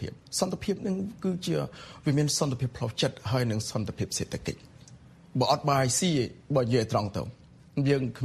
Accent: Banteay Meanchey, Cambodia; កើតបន្ទាយមានជ័យបច្ចុប្បន្នហ្នឹងហើយហើយយើងជាកូនអ្នកស្រុកស្រែ

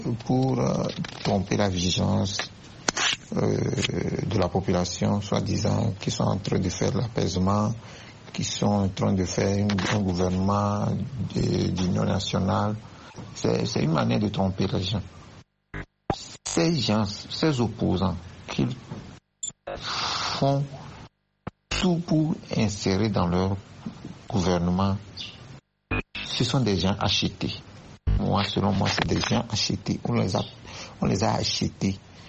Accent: Togo; chez nous au Togo ici

